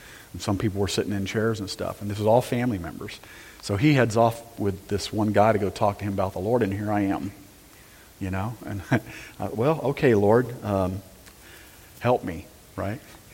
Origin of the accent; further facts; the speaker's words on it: Texas, United States; Well, I'm a Texan, so I can say what I want, right?